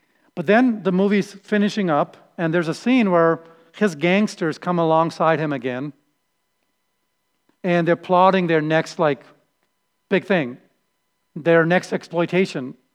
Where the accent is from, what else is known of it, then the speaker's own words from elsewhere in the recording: India; you know, as Indian people, we always put labels to people, okay?